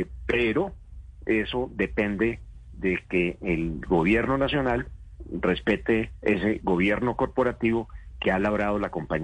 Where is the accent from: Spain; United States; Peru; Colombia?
Colombia; esa es la hoja de ruta que uno esperaría como colombiano que se respete y se siga